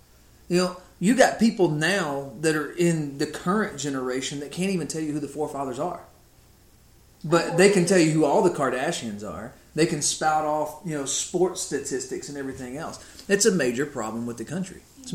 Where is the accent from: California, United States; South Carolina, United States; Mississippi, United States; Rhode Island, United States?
Mississippi, United States; I don't really follow sports, but I'm from Mississippi. So up until last night, you know, both of the Mississippi teams were undefeated all the way into the season.